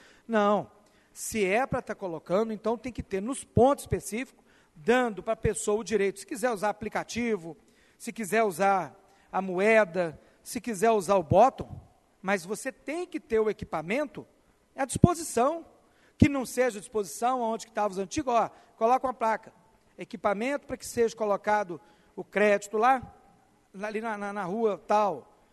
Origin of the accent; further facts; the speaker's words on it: Itabirito, Minas Gerais, Brazil; nós somos da cidade de Itabirito.